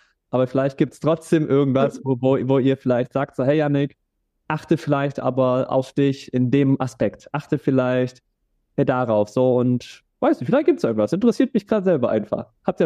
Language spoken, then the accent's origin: German; Baden-Württemberg, Germany; also born or lived in Cologne; Ich bin mit 24 aus der Großstadt Köln jetzt vor 2 Wochen wieder an den Bodensee gezogen, in meine Heimatstadt.